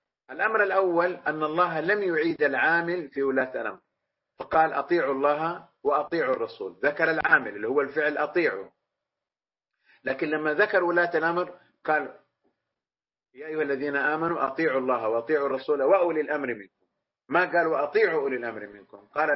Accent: Saudi Arabia; في بلادنا المملكة العربية السعودية

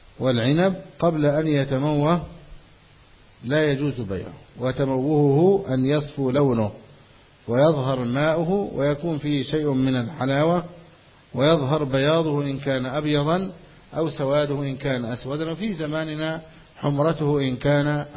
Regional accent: Egypt

